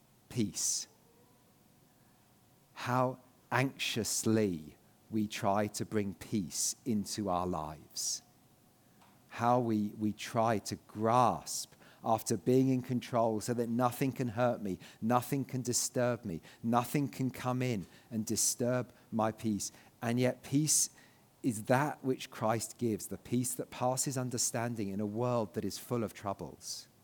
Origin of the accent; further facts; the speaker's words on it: United Kingdom; I'm aware I'm only one of those, and I'm also a British one of those, and things are slightly different.